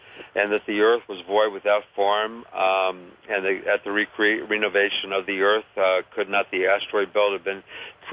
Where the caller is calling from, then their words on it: Bonney Lake, Washington, United States; I'm calling from Bonnie Lake, Washington.